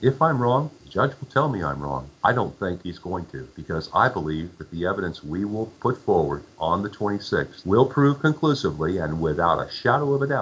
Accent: Miami, Florida, United States; born there; I was born here in the United States, in Miami, Florida.

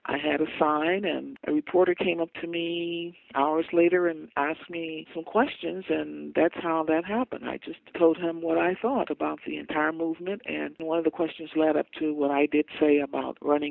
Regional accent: Chicago, Illinois, United States; now in Los Angeles, United States; No, I was born and raised in Chicago, but I've been here about 8 years now.

